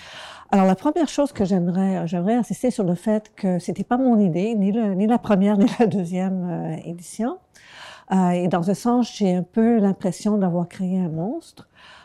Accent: Montreal, Quebec, Canada; j'ai grandi à Montréal à un moment où les rapports de pouvoir entre les anglophones dominants et les francophones dominés étaient en train de changer.

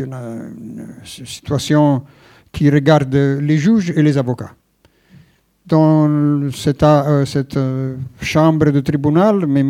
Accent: Italy; Parce que c'est ça, en discussion, chez nous, en Italie.

